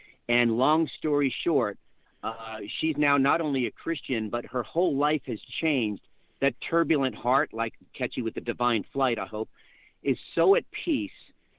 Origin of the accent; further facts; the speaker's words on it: Long Island, New York, United States; moved away as an adult; now in Texas, United States; It really began in Texas. I moved from Long Island, New York to Texas, which is part of the whole story in the first book, Gambling with God, in my early 30s.